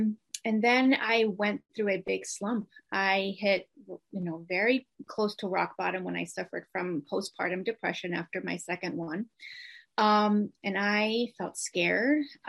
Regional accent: Rochester, New York, United States; I am from Rochester, New York, and I just turned 40

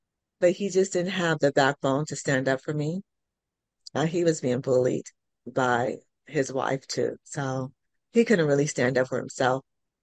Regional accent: California, United States; now in Tulsa, United States; I don't have no shade to Tulsans, but I'm from California. I'm a city girl.

